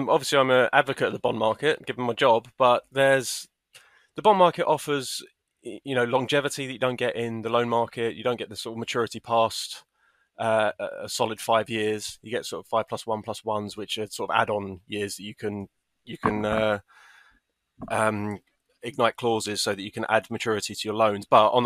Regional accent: East of England, United Kingdom; I am from Essex and not from Germany

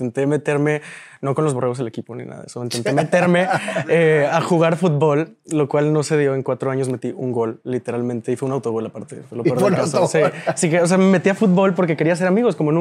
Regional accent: Monterrey, Nuevo León, Mexico; born there; Nací aquí en Monterrey

